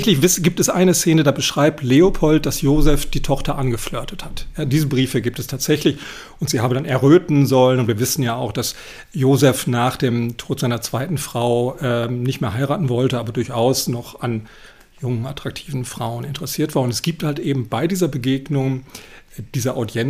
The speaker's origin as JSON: {"language": "German", "town": "Cologne", "region": "North Rhine-Westphalia", "country": "Germany", "said": "Also ich komme ja aus Köln"}